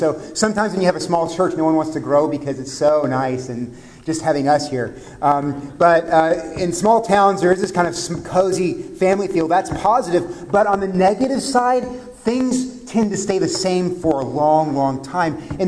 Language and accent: English; Corpus Christi, Texas, United States; Then I was from Corpus Christi, which has about 400,000 people. It's not a small town.